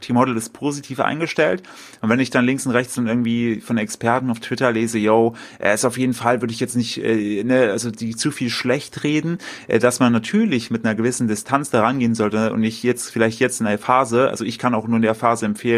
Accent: East Germany, Germany; weil ich komme aus dem Osten von Deutschland und da kenne ich auch andere Dialekte

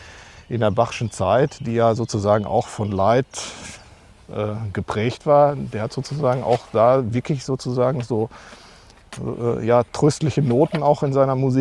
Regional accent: Marl, North Rhine-Westphalia, Germany; born there; in Mahl, komme auch gebürtig aus Mahl.

